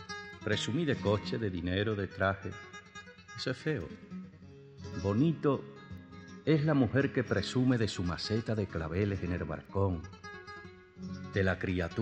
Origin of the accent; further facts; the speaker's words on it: Seville, Andalusia, Spain; yo soy andaluz y de Sevilla la Llana, tierra de María Santísima